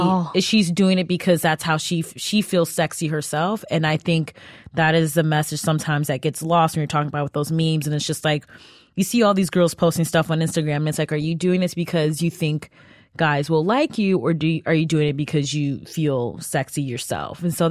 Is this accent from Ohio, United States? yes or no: yes; Cleveland, Ohio, United States; I know you're from Chicago, I'm from Cleveland, so there's that, like, Midwest